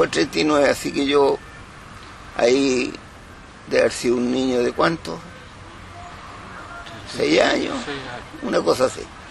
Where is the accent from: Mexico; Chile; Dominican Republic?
Chile; Cauquenes, Maule; born there; Sí, nací en Cauquenes, según los documentos oficiales, tendría que ser 5 de mayo de 1933.